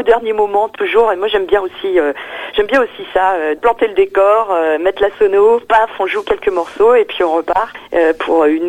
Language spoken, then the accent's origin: French; Brittany, France; on représente la Bretagne forcément, puisqu'on vient de Bretagne.